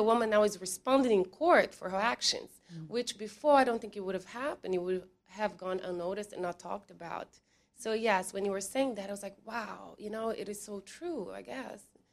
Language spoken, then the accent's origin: English; Brazil; now in United States; And when I grew up in Brazil, I never thought of my skin color, never.